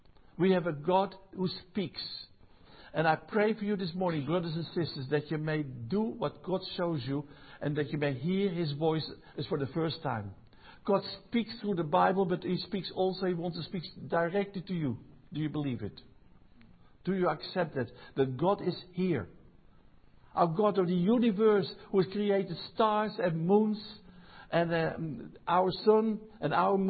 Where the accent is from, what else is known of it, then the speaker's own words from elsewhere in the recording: Netherlands; English is a second language; now in France; Because, honestly, I come from Holland originally. Became a Christian there.